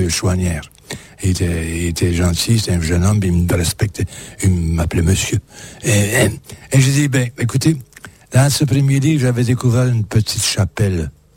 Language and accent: French; Quebec, Canada; Ah mais dis donc, je suis du Québec évidemment.